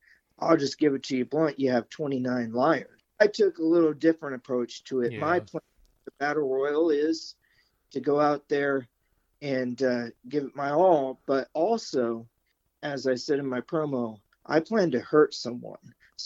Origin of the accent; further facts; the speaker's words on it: Colmont, Tennessee, United States; born there; also born or lived in Memphis / Nashville / Arkansas; So in Tennessee, we moved around a bunch. I was born in Colmont, which is a little bit of town, a little bitty town most people have never heard of. But I moved around some. So, you know, I was in Memphis and Nashville